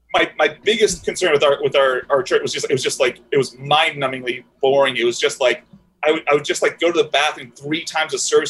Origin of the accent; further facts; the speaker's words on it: Encino, California, United States; Like, oh, hey, I'm from Encino. They're like, whoa, Encino, okay, hippie.